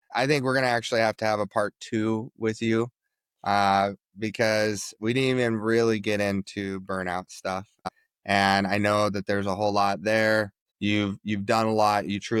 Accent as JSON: {"language": "English", "region": "Montana", "country": "United States", "tie": "born or raised there", "said": "you pretty much serve every state except for my home state of Montana, I think."}